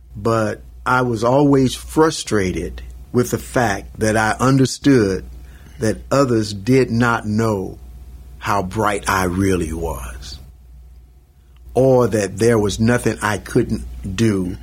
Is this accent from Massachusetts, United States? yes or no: no; Mississippi, United States; And even as a kid growing up in Mississippi, I wanted to go there.